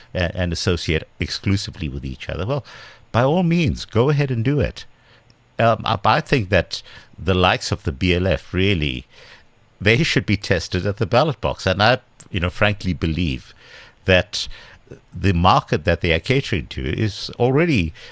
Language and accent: English; South Africa; my coming as a South African in the 80s, and, you know, obviously if one considered things like Rand Dollar exchange rate and all of those things